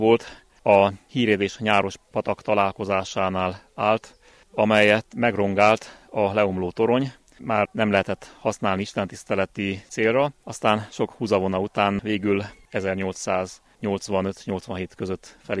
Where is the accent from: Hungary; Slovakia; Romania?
Romania; Solocma, Mureș County; mint az én szülőfalumból, Szolokmából is nagyon sokan elvándoroltak